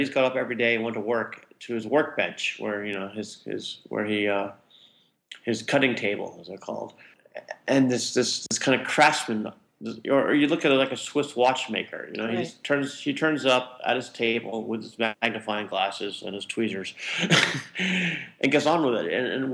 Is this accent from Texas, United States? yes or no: yes; Texas, United States; Well, I was kind of thinking about like I'm from Texas, so we had this fellow there called